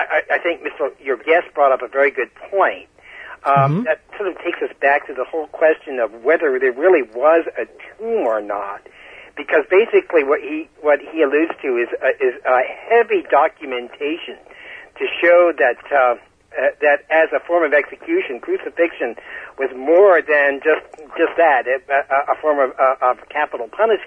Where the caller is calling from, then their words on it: Charleston, West Virginia, United States; I'm calling from Charleston, West Virginia again.